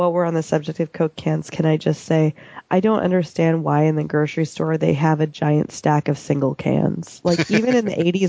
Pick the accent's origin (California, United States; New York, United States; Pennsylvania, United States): California, United States; I grew up in Southern California.